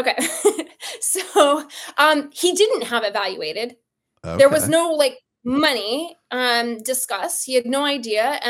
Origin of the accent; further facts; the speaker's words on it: Golden, Colorado, United States; So I grew up in Golden, Colorado, born and raised in Golden, Colorado